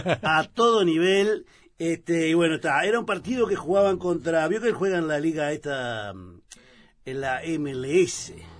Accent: Uruguay; Soy uruguayo.

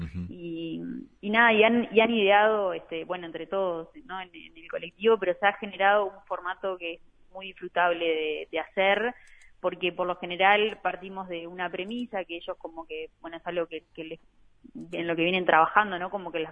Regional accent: San José, Uruguay; now in Montevideo, Uruguay; yo que soy del interior, ¿no? Soy de San José.

